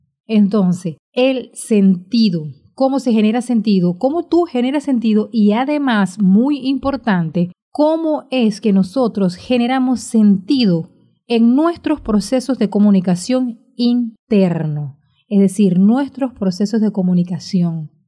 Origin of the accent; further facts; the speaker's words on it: Venezuela; recuerdan que yo soy venezolana, estoy aquí en América Latina